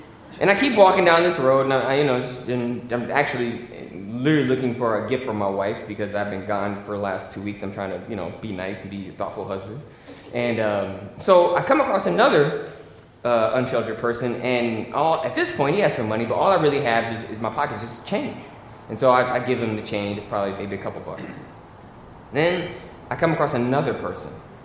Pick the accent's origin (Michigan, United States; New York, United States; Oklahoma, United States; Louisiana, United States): Michigan, United States; When I grew up in Michigan, I told you all that, I grew up poor, but in the town I grew up in, this just wasn't common.